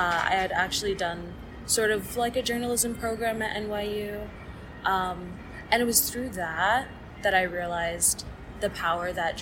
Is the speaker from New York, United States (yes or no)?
yes; New York City, New York, United States; especially like growing up in New York City too, like searching up like my neighborhood